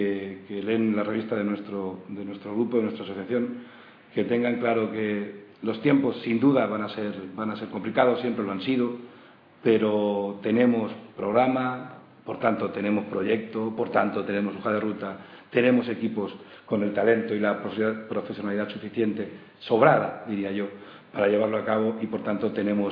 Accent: Cornellà de Llobregat, Catalonia, Spain; pues en mi pueblo, en Cornellá, no tiene nada, es solamente, o seguramente lo que tiene son maravillosos recuerdos de pasar uno de ser niño a ser hombre

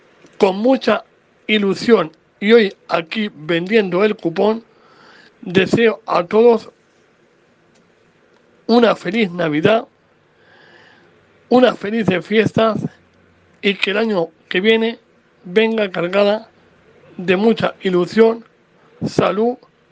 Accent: Albacete, Castilla-La Mancha, Spain; soy de Albacete, de la agrupación de App Albacete.

